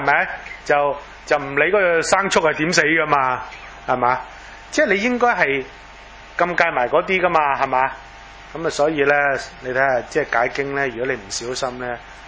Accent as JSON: {"language": "Cantonese", "country": "China", "said": "我哋中国人即系中国基督徒，梗系唔系几明啦。"}